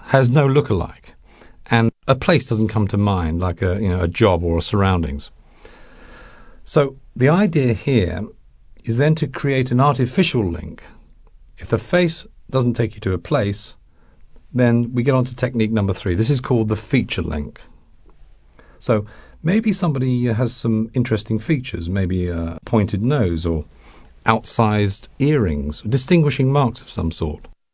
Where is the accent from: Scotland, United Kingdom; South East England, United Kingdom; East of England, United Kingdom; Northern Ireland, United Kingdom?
South East England, United Kingdom; Guildford; then I would go straight to a Jean shop in my hometown of Guildford.